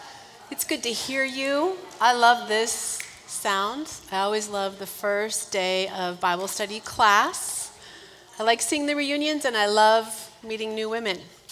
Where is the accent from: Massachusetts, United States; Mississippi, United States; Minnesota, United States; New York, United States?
Minnesota, United States; I grew up in Minnesota. So I visited some familiar places to see extended family.